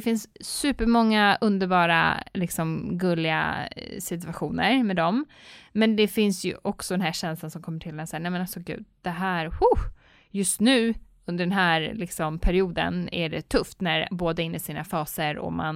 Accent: Sweden; Nej, men jag ska hålla mig svensk.

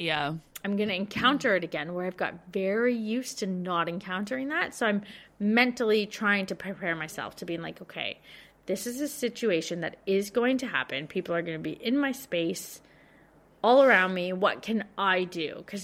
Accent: Victoria, Australia; So I'm thinking about this so much because I'm from Victoria

